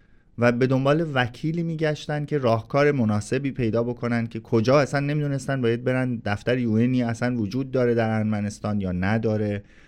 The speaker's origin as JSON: {"language": "Persian", "country": "Iran", "said": "قانونی از ایران نمیتونستم خارج بشم"}